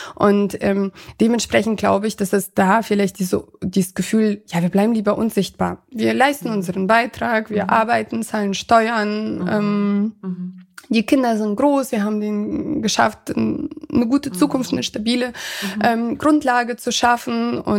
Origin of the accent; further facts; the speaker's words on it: Germany; Ich bin halt einfach hier in Deutschland schon aufgewachsen. Mhm. Ich bin Deutsche von Anfang an gewesen. Mhm. Immer wenn jemand fragt, bin ich tatsächlich immer Russlanddeutsche.